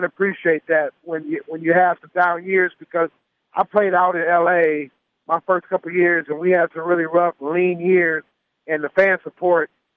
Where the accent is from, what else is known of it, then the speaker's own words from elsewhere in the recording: Detroit, Michigan, United States; growing up in Detroit, Chicago, I saw him all the time.